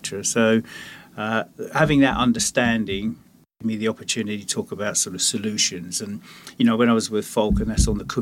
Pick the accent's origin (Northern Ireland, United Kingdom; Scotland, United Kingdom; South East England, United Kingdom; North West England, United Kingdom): South East England, United Kingdom; Dartford; Well, I was born and raised in Dartford in Kent. Oh, everyone knows Dartford because of the bridge.